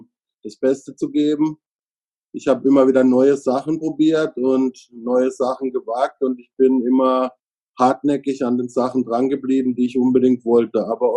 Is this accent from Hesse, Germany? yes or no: no; Freiburg im Breisgau, Baden-Württemberg, Germany; born there; ich bin in Freiburg im Breisgau geboren. Da streiten sich jetzt manche drüber, ob das der Schwarzwald ist oder nicht. Aber es ist natürlich insgesamt als Schwarzwaldmetropole bekannt. Es ist eine sehr schöne Stadt